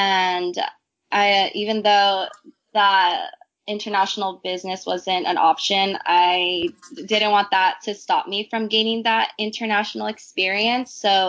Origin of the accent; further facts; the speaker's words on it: Riverside, California, United States; I am from Riverside, California. I graduated from La Sierra High School in 2014.